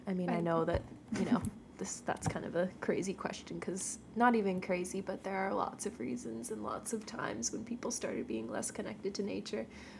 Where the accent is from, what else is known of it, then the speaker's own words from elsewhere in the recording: New England, United States; I'm sure most of the people listening, since this is our first episode, know that we're from New England.